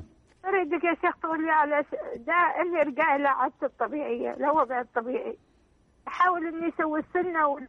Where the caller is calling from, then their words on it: Abu Dhabi, United Arab Emirates; من أبو ظبي